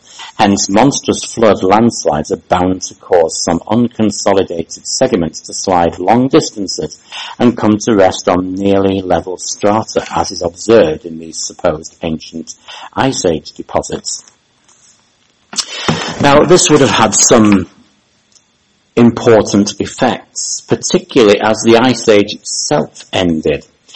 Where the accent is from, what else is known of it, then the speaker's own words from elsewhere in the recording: United Kingdom; because I'm from Britain, where you don't have large numbers of big canyons. You know, it's a small island